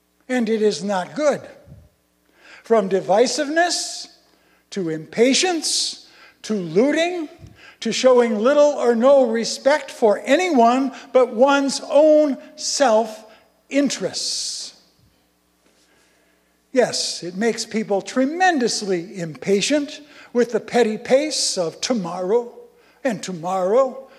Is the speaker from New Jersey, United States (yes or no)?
no; Arizona, United States; As a young boy, I remember growing up in Arizona with the tumbleweeds, the desert, the cacti, and my family making the trip through Death Valley to go to Disneyland and to the ocean.